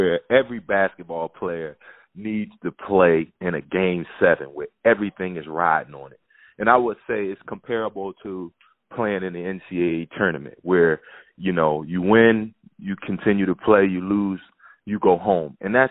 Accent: Philadelphia, Pennsylvania, United States; And especially for me, being from Philadelphia, playing for my hometown team

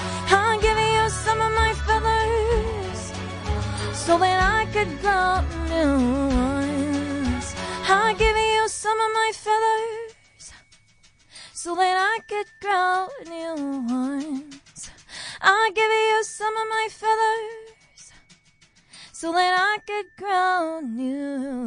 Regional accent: Somerset West, Western Cape, South Africa; I grew up in Somerset West.

